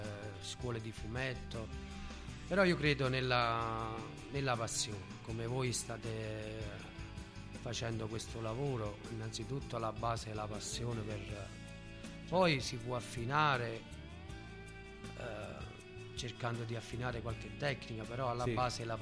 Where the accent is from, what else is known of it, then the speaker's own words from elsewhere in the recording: Nocera, Campania, Italy; Io una volta ho fatto, sono di Nocera